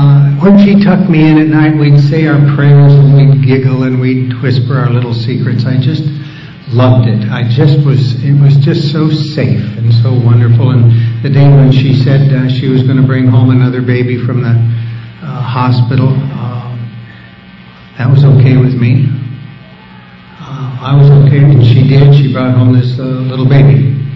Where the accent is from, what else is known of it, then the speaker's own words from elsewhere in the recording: Billings, Montana, United States; I grew up in the Church of the Air in Billings, Montana. I got baptized in the Yellowstone River early March one year when I was about 13 years old.